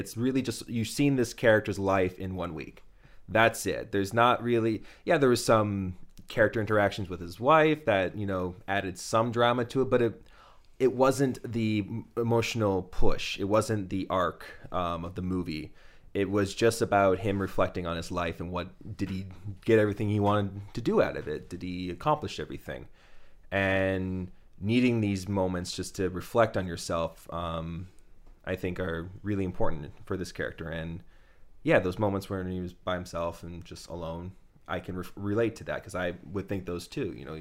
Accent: Canada; But seeing a Canadian movie presented like this, it I don't know, it does make, as a Canadian, it does mean a little bit more to me.

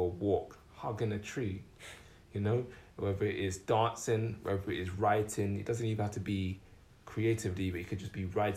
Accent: United Kingdom; We exist in between this plane of being Caribbean and being British.

